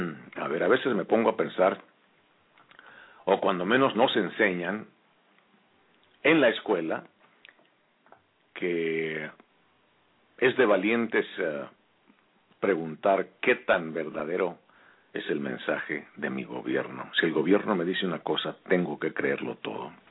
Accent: Michoacán, Mexico; Que viva mi tierra, Michoacán.

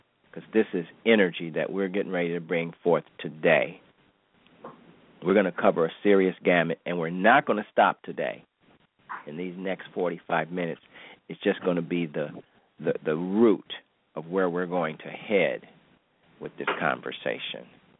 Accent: Cleveland, Ohio, United States; It wasn't my hometown, Cleveland, with that boy.

